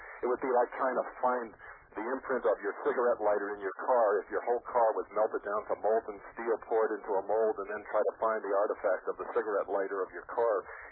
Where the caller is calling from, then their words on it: Wayne, New Jersey, United States; Good evening. I'm calling from Wayne, New Jersey.